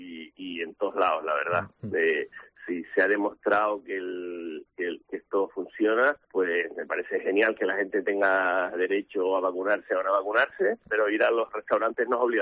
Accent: Canary Islands, Spain; preocupados como canario por la imagen que se pueda dar

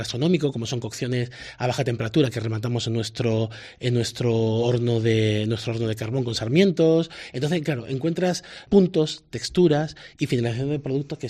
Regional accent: Málaga, Andalusia, Spain; Yo soy de origen andaluz, soy de Málaga

